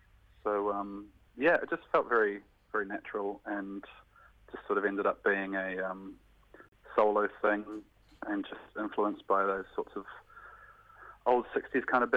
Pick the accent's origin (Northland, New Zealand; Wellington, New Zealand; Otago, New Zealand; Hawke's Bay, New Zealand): Hawke's Bay, New Zealand; Hastings; then Hastings, which is my hometown, on the 14th of May.